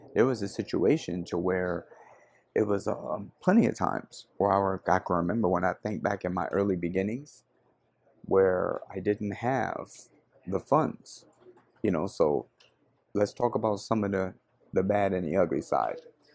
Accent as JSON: {"language": "English", "town": "Las Vegas", "region": "Nevada", "country": "United States", "said": "It was Texas because I'm from Las Vegas, Nevada."}